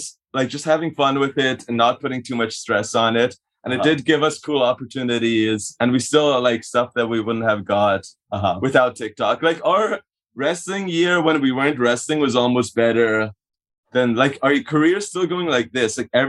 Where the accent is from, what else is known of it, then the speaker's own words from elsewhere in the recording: Canada; No, we're Canadian, so they don't even have a creator fund.